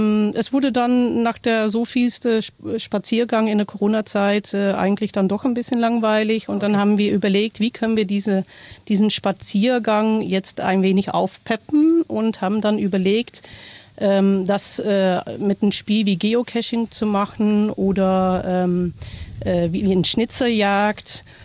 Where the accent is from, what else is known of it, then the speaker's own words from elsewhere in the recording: Netherlands; now in Kassel, Germany; Ich bin Niederländerin, seit 20 Jahren jetzt in Deutschland, auch 20 Jahre in Kassel